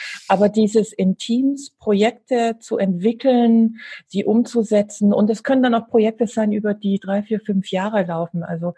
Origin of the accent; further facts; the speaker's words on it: Augsburg, Bavaria, Germany; moved away as an adult; also born or lived in New York, United States; aufgewachsen bin ich in Augsburg, also Bayern, Schwaben, die Ecke. Bin aber dann mit Anfang 20 nach Düsseldorf, der Liebe wegen dem Kerl. Dort aber nicht lang geblieben, bin dann nach New York, habe meine Ausbildung als Schauspielerin dort weitergemacht, bin zurückgekommen nach Deutschland